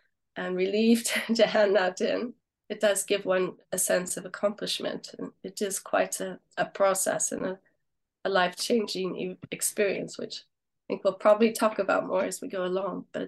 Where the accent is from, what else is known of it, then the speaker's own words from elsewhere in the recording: California, United States; moved away as an adult; now in United Kingdom; I should say I'm originally from the States. I left my home state of California in 1990, so some time ago, and have been in the UK since the year 2000.